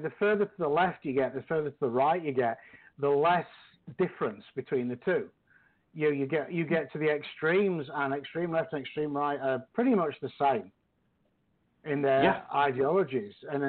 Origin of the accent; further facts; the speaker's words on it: England, United Kingdom; now in United States; I mean, obviously, I came up from England, you know, and to America, you know, land of the free and big opportunities and all the rest of it.